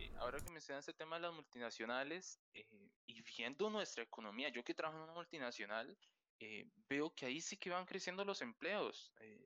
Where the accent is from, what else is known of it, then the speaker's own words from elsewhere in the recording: San Carlos, Alajuela, Costa Rica; yo que soy originario de San Carlos